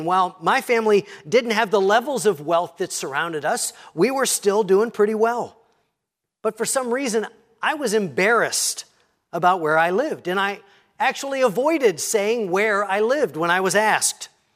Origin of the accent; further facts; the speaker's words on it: Sewickley, Pennsylvania, United States; Now, I grew up outside of Pittsburgh in a little town called Swickley.